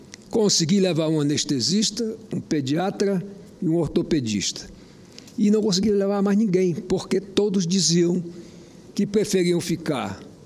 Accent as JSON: {"language": "Portuguese", "region": "Roraima", "country": "Brazil", "tie": "born or raised there", "said": "Me formei em Belém, sou natural do estado de Roraima, voltei para lá por uma questão sentimental."}